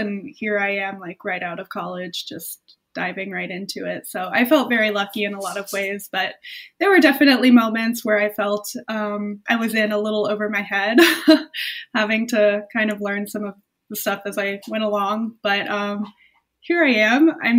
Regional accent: Florida, United States; born there; And I was born in Florida. So also, like, the landscape there was kind of familiar to me. I have some family down there.

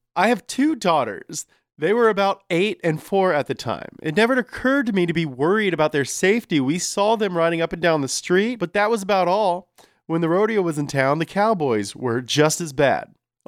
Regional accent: Hollister, California, United States; accent: Hollister, California; I'm from Hollister, California.

